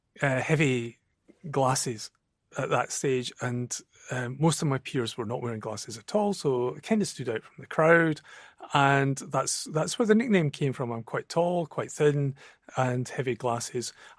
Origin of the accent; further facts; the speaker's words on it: Edinburgh, Scotland, United Kingdom; I was born and raised in Edinburgh, and all my education took place there.